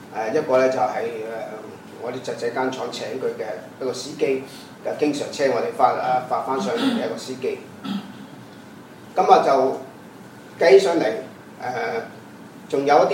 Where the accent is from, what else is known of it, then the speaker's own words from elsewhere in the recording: China; 譬如我回到大陸傳福音，這樣即回大陸我鄉下那裡跟我自己的家人或者那些親戚朋友有機會傳福音